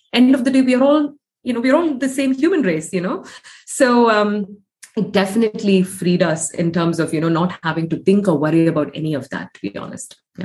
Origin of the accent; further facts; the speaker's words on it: India; I think we were not this anglicized, you know, even growing up in India.